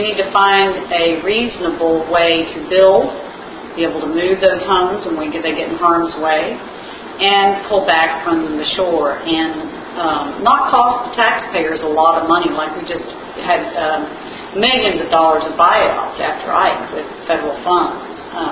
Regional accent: Corpus Christi, Texas, United States; now in Galveston, United States; and that's why we live in Galveston. And I grew up in Corpus Christi, where I went to Port Aransas, and I've seen the morphology of the Texas Gulf Coast

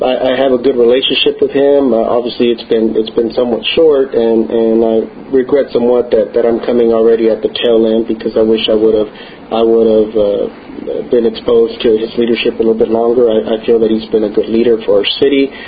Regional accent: Houston, Texas, United States; I grew up in the Near North Side, but I'm truly a product of the Heights area where I attended the area schools and was raised.

